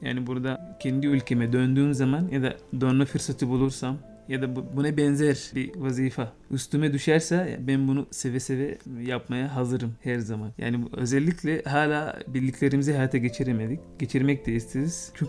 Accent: Sudan; now in Turkey; günlerde ülkemi özlüyorum. İşte bayram olsun, özel kutlamalar, bunlar beni Sudan'a götürüyor. Elimi özlüyorum, memleketimi özlüyorum.

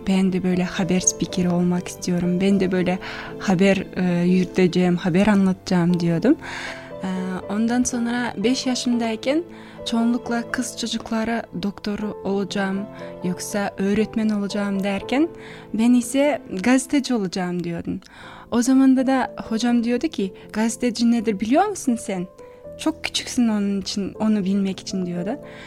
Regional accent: Shardara, Turkistan Region, Kazakhstan; Turkish is a second language; moved away as an adult; also born or lived in Astana; now in Turkey; Kazakistanlıyım. Kazakistan'da Şimkent'te Şardara diyen bir kasaba var. Orada doğdum, büyüdüm.

